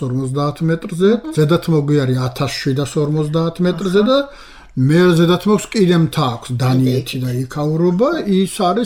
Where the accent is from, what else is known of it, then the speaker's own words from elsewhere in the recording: Zeda Tmogvi, Samtskhe-Javakheti, Georgia; born there; ზედა თმოგვიში დავიბადე. ზედა თმოგვი იქ აღარავინ აღარ ცხოვრობს.